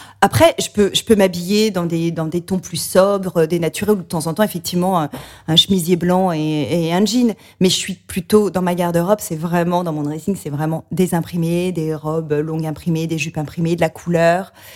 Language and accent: French; Auvergne-Rhône-Alpes, France; J'ai grandi dans le Beaujolais, à la campagne près de Lyon.